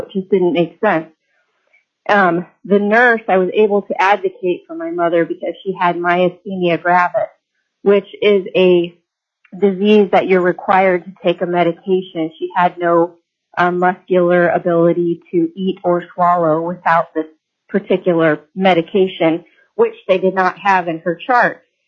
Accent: Chugach, Alaska, United States; I'm from Chugach and one of your committee members' constituents.

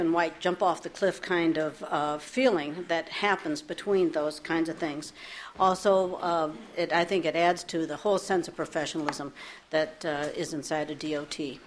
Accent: Buffalo, New York, United States; now in Alaska, United States; I'm originally from Buffalo, New York. And when we came to Alaska because of participation in the ferry system

